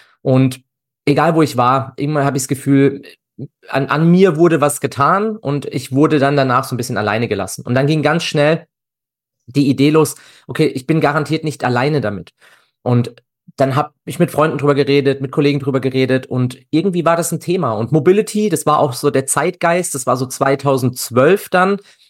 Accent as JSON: {"language": "German", "town": "Freiburg", "region": "Baden-Württemberg", "country": "Germany", "said": "Ich bin aus Freiburg im wunderschönen Breisgau im Südschwarzwald und wohne da mit meiner Frau und meinem kleinen Kind."}